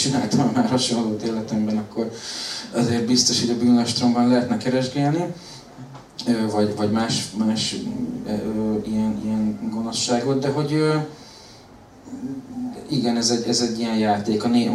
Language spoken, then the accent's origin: Hungarian; Mosonmagyaróvár, Győr-Moson-Sopron, Hungary; most a Magyaróváron, a szülővárosomban a könyvbemutató után